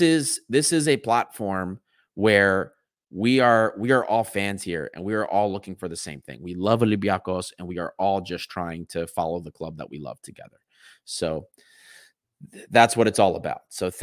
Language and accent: English; Kalymnos, South Aegean, Greece; because you know I'm from Kalymno?